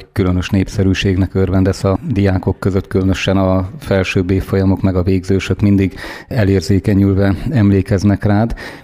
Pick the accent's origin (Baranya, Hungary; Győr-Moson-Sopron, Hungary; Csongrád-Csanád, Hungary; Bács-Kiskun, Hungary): Bács-Kiskun, Hungary; born there; Én is ezen a vidéken születtem egy kis településen